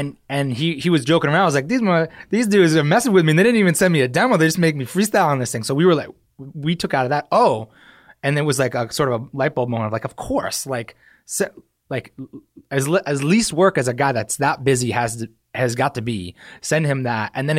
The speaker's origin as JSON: {"language": "English", "region": "New Hampshire", "country": "United States", "tie": "born or raised there", "also_born_or_lived": "New York", "said": "So I was born in New York and I moved to New Hampshire when I was like three or two. And I spent like all of high school and, you know, up through high school, graduated high school from New Hampshire."}